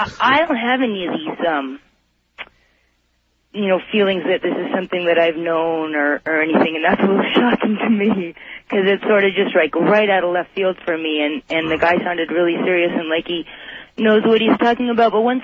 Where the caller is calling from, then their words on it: Calabasas, California, United States; I'm calling from Calabasas.